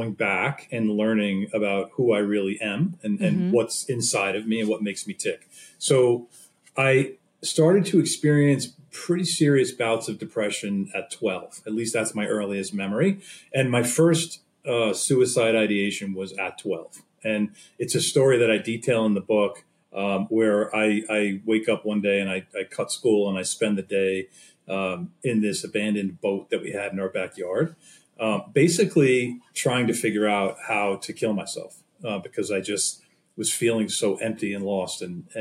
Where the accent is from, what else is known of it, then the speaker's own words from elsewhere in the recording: Long Island, New York, United States; now in Connecticut, United States; I grew up on Long Island in New York, and so just outside of Manhattan. And I live in Connecticut, where I've lived for almost 30 years.